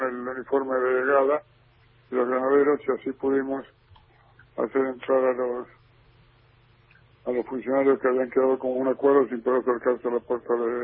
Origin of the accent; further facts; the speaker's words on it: Bragado, Buenos Aires Province, Argentina; also born or lived in La Plata; desde cuando terminé mis estudios secundarios en Bragado, mi pueblo natal, fui a La Plata, donde estudié abogacía, y ahí viví unos 10 años, 11 años.